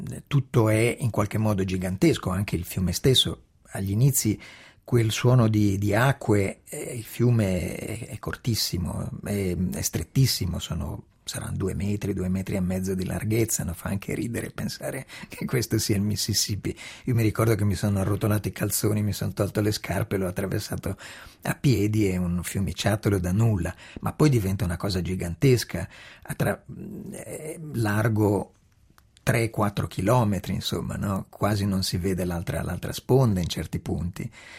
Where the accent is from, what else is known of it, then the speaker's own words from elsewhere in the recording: Milan, Lombardy, Italy; Io sono milanese, nella pianura padana dove ci sono dei bellissimi tramonti